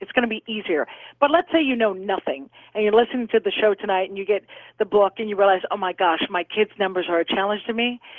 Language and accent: English; Seal Beach, California, United States; born there; I was born in Seal Beach. That's my town.